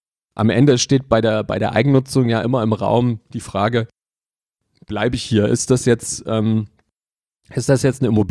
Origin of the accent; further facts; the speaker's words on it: Leipzig, Saxony, Germany; born there; also born or lived in Munich; ich bin gebürtiger Leipziger, ich habe mal 5 Jahre in München gelebt. Und das waren die Jahre 2000 bis 2004